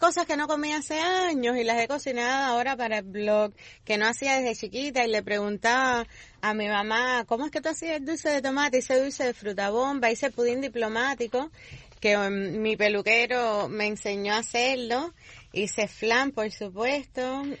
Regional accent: Remedios, Villa Clara, Cuba; Yo soy de por allá, soy de Remedio, y bueno, me acuerdo cuando era chiquita que venía de la playa

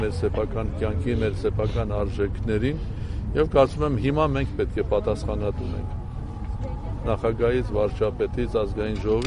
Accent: Gyumri, Shirak, Armenia; ոչ էլ մի հատ գյումրեցի եմ, որ ուզում եմ ստենա տուն առնա մոտ ապագայում

